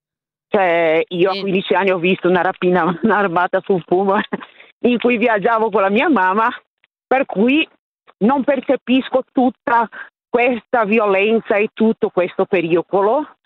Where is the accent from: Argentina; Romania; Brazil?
Brazil; Italian is a second language; now in Italy; vengo da Brasile